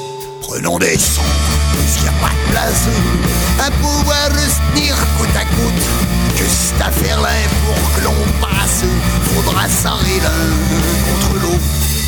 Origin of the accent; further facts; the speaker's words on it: Orléans, Centre-Val de Loire, France; parce que moi, je suis d'Orléans